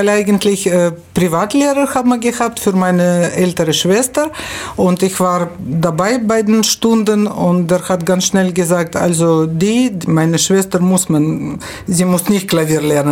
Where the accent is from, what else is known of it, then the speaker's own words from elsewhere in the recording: Kazakhstan; German is a second language; moved away as an adult; Und da habe ich 18 Jahre verbracht und dann bin ich nach ehemalige Hauptstadt gegangen, Almaty, jetzt ist das nicht mehr. Und an der Grenze mit Mongolei und China, da habe ich studiert und gearbeitet auch. Und von dort bin ich 93 nach Deutschland gekommen.